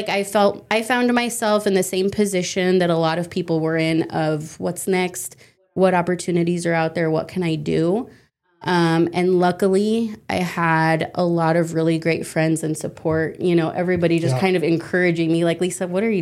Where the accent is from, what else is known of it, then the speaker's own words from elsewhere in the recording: Omaha, Nebraska, United States; So I am born and raised here in Omaha. My parents are both from Mexico. Came here at a young age. So my dad is from Durango and my mom is from Guanajuato.